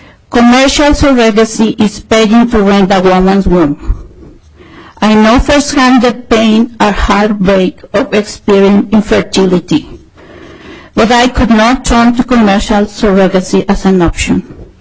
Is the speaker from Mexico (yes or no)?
yes; Mexico; now in Eden Prairie, United States; I'm originally from Mexico and currently reside in Eden Prairie. My husband and I moved to North Dakota in 1998